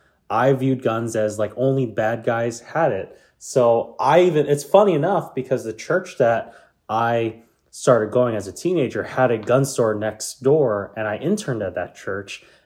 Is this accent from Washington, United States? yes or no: no; Hawaii, United States; So for me to give some background, I was born and raised in Hawaii.